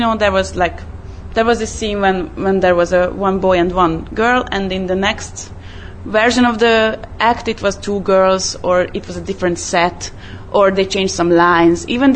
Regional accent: Budapest, Hungary; I'm from Hungary. I'm from Budapest.

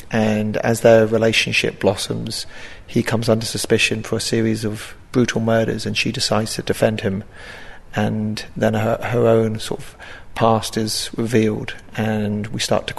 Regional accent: Jersey; I grew up in Jersey and know that environment very well

